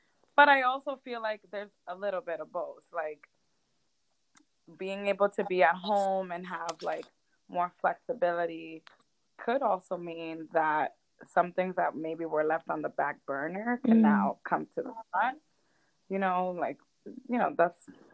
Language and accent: English; Lawrence, Massachusetts, United States; now in Boston, United States; I'm from Lawrence, so it first started as a community organizer in Lawrence, and I helped run the current mayor's campaign while I was there. Then I moved to Boston for grad school.